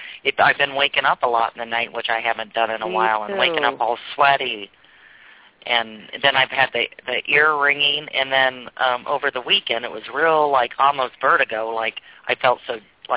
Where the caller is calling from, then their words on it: Iowa, United States; I'm calling from Iowa.